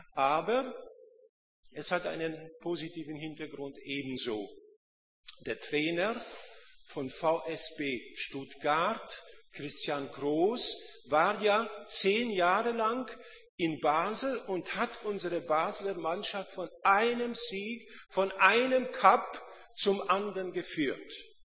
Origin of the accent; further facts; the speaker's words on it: Hungary; Sie als eigentlich gebürtige französische Schweizerin und ich als Ungar.